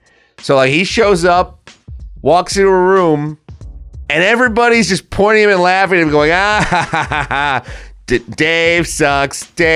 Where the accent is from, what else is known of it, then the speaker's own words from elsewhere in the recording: Long Island, New York, United States; But I'm from Long Island, and I can tell you right now, there are a lot of similarities to Tatooine.